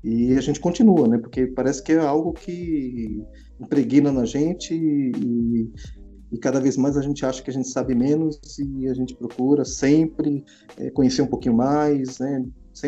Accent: São Paulo, Brazil; also born or lived in ABC; Eu cresci, mesmo nasci no ABC, cresci na Zona Leste, São Paulo, em São Mateus especificamente, né? Numa comunidade chamada Divinéia, bem conhecido lá, agora já é uma cidade, né?

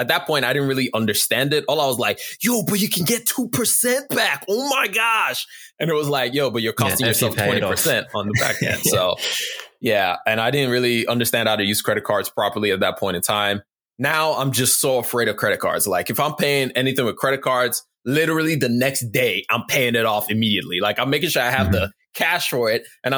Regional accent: Nigeria; now in United States; I'm Nigerian. So I grew up in Nigeria and then I moved to the US.

